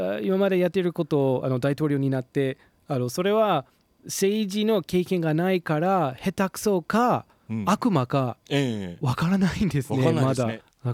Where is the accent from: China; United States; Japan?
United States; Japanese is a second language; 今日はやっぱりアメリカ人なので、